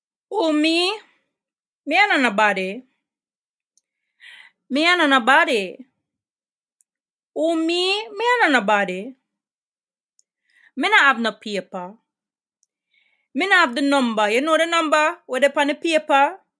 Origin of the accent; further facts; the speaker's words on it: Brooklyn, New York, United States; also born or lived in Jamaica; I was born in Jamaica, grew up in a neighborhood called the 90s in Brooklyn, New York.